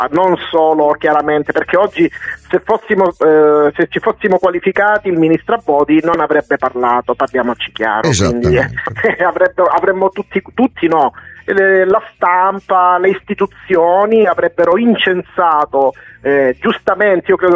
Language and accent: Italian; Calabria, Italy; ma in Calabria, terra, la mia terra...